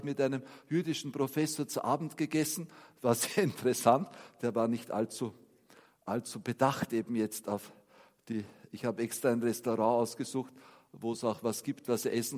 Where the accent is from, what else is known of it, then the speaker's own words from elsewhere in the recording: Wampersdorf, Lower Austria, Austria; Also ich komme aus Wampersdorf und da gab es nur schlechte Busverbindungen und wenn dann nur in so Kleinstädte wie Eisenstadt oder Baden.